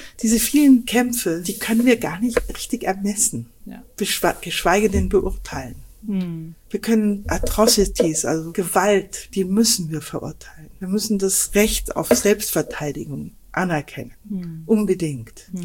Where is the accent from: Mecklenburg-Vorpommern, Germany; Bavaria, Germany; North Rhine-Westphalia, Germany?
Bavaria, Germany; Ich bin in Bayern aufgewachsen, in einem kleinen Ort, in der Nähe eines Wallfahrtsorts, Birkenstein.